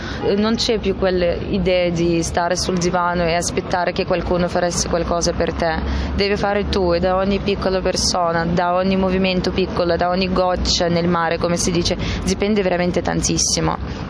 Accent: Ukraine; born there; Italian is a second language; also born or lived in Moscow; Sono nata qui in Ucraina, ho un documento certificato di nascita che dice che sono ucraina, però è successo così in vita che ho dovuto finire scuola a Mosca. Mia mamma è russa.

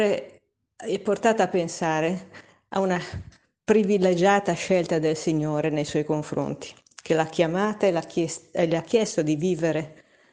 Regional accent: Genoa, Liguria, Italy; io sono di Genova.

